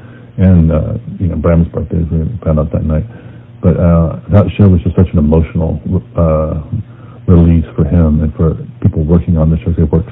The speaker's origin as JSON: {"language": "English", "town": "Austin", "region": "Texas", "country": "United States", "tie": "born or raised there", "said": "the fact that this was happening in my hometown, I had to make it down there."}